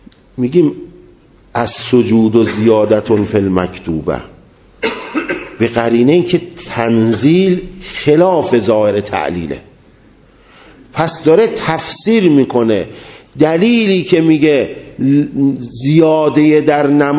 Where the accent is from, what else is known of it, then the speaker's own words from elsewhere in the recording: Tehran, Tehran Province, Iran; شهر تهران، من تهرانی هستم، یکی از همشهری های ما تو تهران